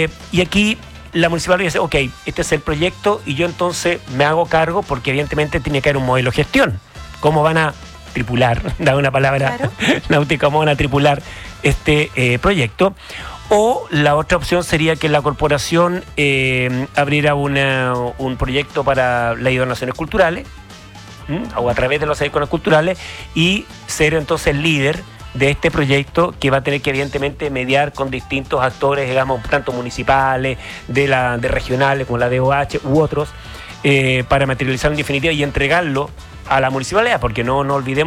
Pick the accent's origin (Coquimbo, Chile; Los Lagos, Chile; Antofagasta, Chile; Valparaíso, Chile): Valparaíso, Chile; Yo soy porteño